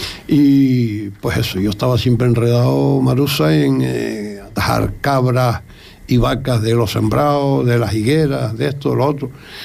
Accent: La Rosa Nueva, Canary Islands, Spain; yo nací en el Valle de Santa Inés, pero yo no me acuerdo de estar en el Valle de Santa Inés de pequeña. No tengo recuerdos de pequeño del Valle de Santa Inés, porque pequeñito ya me llevaron para La Rosa Nueva

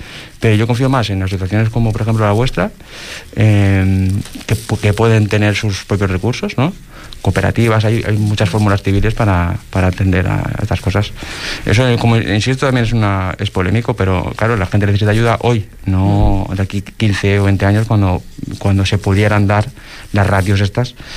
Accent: Catalonia, Spain; now in Fuerteventura, Spain; en Cataluña se está, por ejemplo, que es de donde vengo yo

